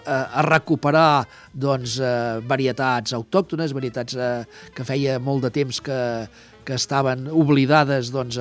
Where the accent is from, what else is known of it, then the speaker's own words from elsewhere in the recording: Catalonia, Spain; ho entendrem ràpidament els que som de la Garrotxa, doncs que també tenim una terra volcànica